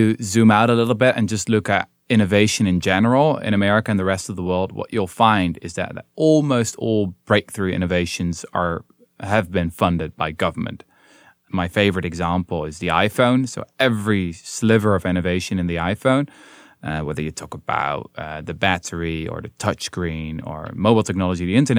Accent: Netherlands; now in United States; I'm from Holland.

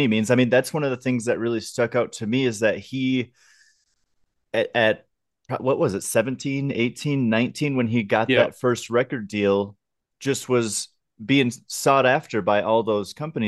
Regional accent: Minnesota, United States; because I grew up outside of Minneapolis, and like I know

